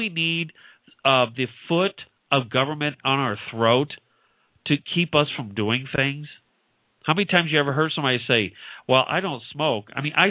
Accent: St. Louis, Missouri, United States; I grew up in St. Louis. The city was pretty liberal, but if you went out in some of the suburbs, it was very conservative.

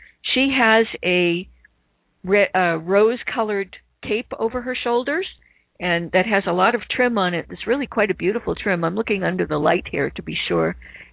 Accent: New England, United States; accent: New England; And, my New England accent's coming out, isn't it?

